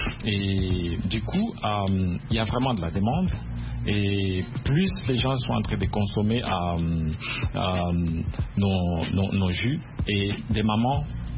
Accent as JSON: {"language": "French", "town": "Beni", "region": "North Kivu", "country": "DR Congo", "said": "je viens de la RDC, oui. La ville de Beni."}